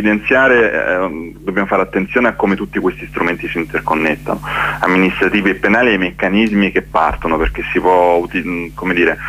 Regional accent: Rome, Lazio, Italy; now in Turin, Italy; Sono nel Piemonte meridionale, molto meridionale. sono di Roma, vivo a Torino dal 2009

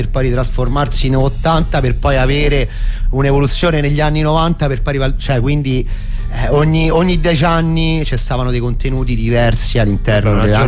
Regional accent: Rome, Lazio, Italy; born there; visto che sono nata a Roma

